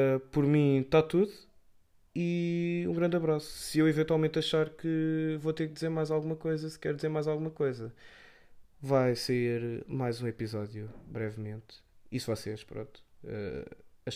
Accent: Portugal; Pá, somos assim, somos tugas, é assim

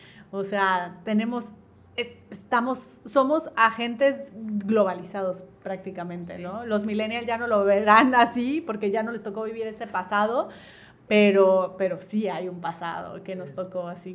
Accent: Mexico; para salvaguardar nuestra salud como mexicanos, ¿no?

